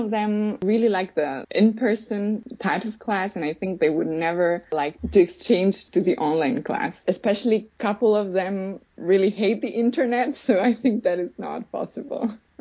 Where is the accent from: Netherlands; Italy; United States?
Italy; Pordenone, Friuli-Venezia Giulia; English is a second language; now in Berlin, Germany; I'm from northeast of Italy. I come from a very small town. It's called Pordenone, 100 kilometers from Venice.